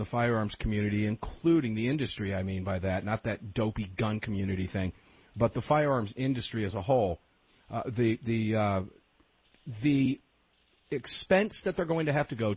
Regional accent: Tampa, Florida, United States; in beautiful Sarasota, Florida, just south of my hometown in Tampa. I'm jealous. I miss home

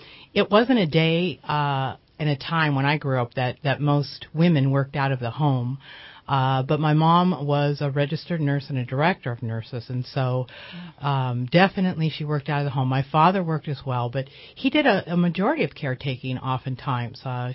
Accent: Redondo Beach, California, United States; also born or lived in Norwalk; now in Redding, United States; And was raised in Redondo Beach, Torrance, Lomita area down there in the South Bay.

